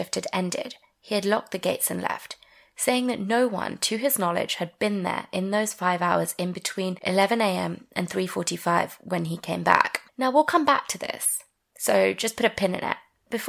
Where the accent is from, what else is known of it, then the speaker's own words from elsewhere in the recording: United Kingdom; And I know we're British, but still.